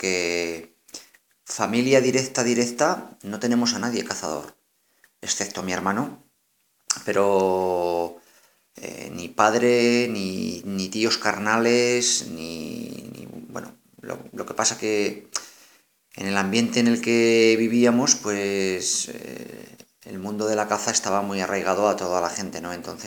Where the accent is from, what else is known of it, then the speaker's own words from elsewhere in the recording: La Rioja, Spain; tengo 46 años y bueno, soy de La Rioja